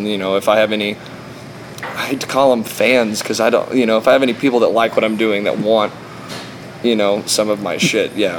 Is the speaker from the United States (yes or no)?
yes; New Mexico, United States; See, I grew up in the Hondo Valley in New Mexico, out in the middle of fucking nowhere. That seems to be where I'm from and probably where I'm going to wind up eventually.